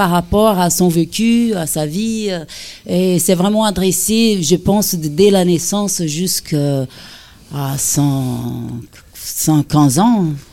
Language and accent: French; Brazil; now in France; il y a du portugais parce que je suis brésilienne d'origine. Le français parce que c'est le pays qui m'a adoptée, qui j'ai choisi d'être.